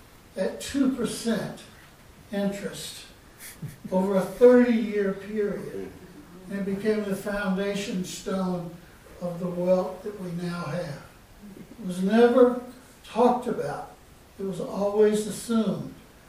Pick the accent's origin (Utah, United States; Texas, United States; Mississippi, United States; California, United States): Mississippi, United States; McComb; also born or lived in Arkansas; growing up in the South, and particularly in Mississippi and Arkansas, and Macomb, Mississippi, the little town where I was born.